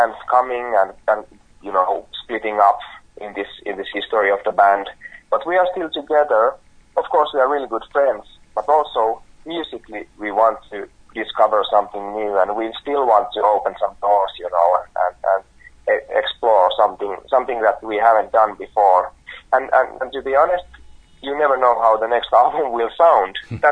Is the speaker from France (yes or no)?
no; Finland; But first memory was when we came for the first time to Mexico, because I'm from Finland.